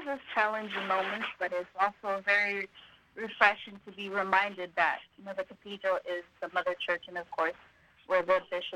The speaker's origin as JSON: {"language": "English", "town": "Sacramento", "region": "California", "country": "United States", "tie": "born or raised there", "said": "I did. Was born and raised in Sacramento."}